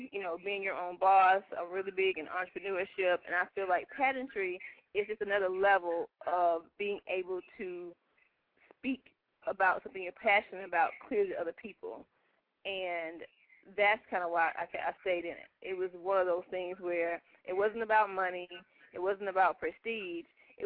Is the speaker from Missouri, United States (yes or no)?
no; Macon, Georgia, United States; I'm from Macon, Georgia.